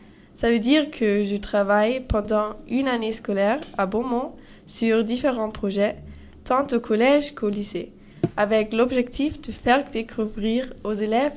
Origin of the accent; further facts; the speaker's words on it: Königsbrunn, Bavaria, Germany; French is a second language; moved away as an adult; now in Redon, France; j'ai 18 ans et je viens de Königsbrunn, une ville près de Munich en Allemagne.